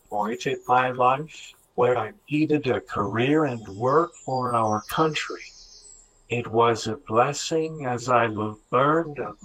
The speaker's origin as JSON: {"language": "English", "town": "Woodruff", "region": "Wisconsin", "country": "United States", "said": "I'm from northern Wisconsin in a little town called Woodruff."}